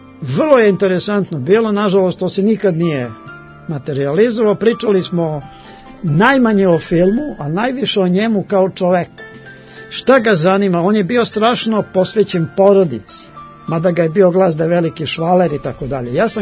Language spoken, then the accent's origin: Serbian; Serbia; ja nisam ni Amerikanac, ni Englez, ja sam Srbin.